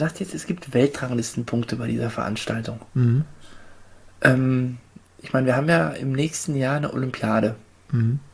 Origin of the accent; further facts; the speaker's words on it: East Germany, Germany; ich bin Ossi